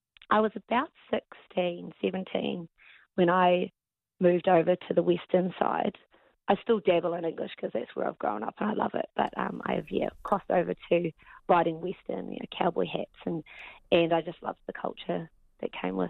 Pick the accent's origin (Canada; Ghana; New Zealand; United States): New Zealand; Middlemarch, Otago; I grew up in Middlemarch, so a little town just out of central Otago and surrounded by rocks. You know, it's rural as rural could get. Kind of looks like you're in the middle of America, to be honest.